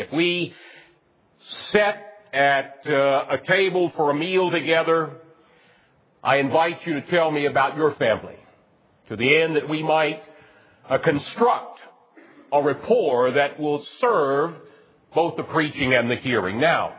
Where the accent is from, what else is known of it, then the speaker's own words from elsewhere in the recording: Richmond, Virginia, United States; I grew up in Richmond, Virginia, in a conservative Southern Baptist Convention church.